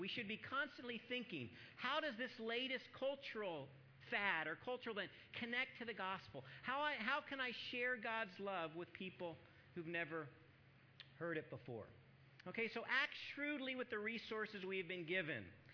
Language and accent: English; the South, United States; I mentioned before that I used to live in the South. I was raised in the South.